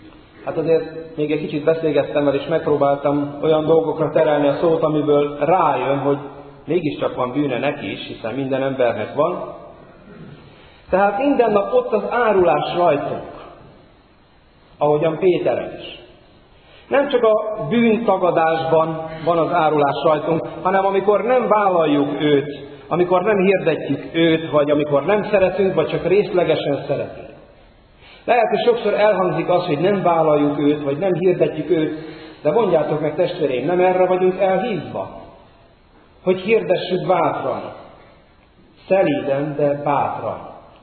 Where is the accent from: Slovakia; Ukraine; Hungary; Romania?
Romania; Carei, Satu Mare County; A szülővárosomban, Nagykárolyban el akartam menni az apai nagymamámnak a sírjához